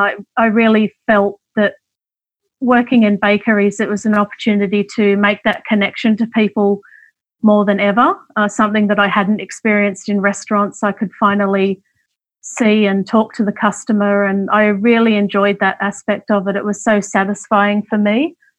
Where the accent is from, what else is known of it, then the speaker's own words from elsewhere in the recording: New South Wales, Australia; Yes, I was country born and raised in the Hunter Valley, and we were farmers